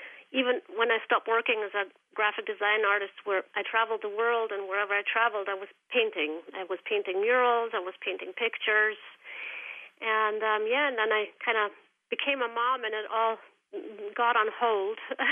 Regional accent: Germany; now in Vermont, United States; My parents are from Russia, but I grew up in Germany, and I moved to Vermont 10 years ago.

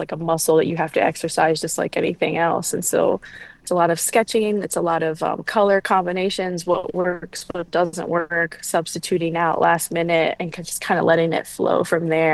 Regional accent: Delaware, United States; So I decided to forego that opportunity and raise my son and plant some roots back in Delaware, my home state. So that's what brought me back here. And so coming back to Delaware was big for me in that I reconnected with a lot of childhood friends that I had known before we moved.

